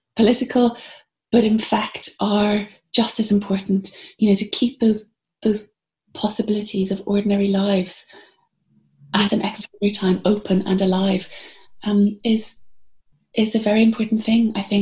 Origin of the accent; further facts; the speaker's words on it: Belfast, Northern Ireland, United Kingdom; it took me a while to trust that the stories I had to tell of growing up in Belfast at that time were worthy of being told